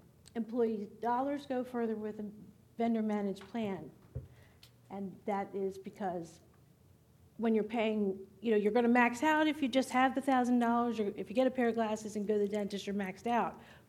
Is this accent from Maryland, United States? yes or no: yes; Maryland, United States; I'm from Maryland.